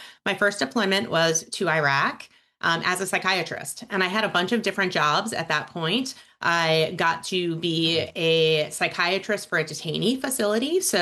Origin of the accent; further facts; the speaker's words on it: New Jersey, United States; I grew up in New Jersey, which, believe it or not, got my pathway started to leadership.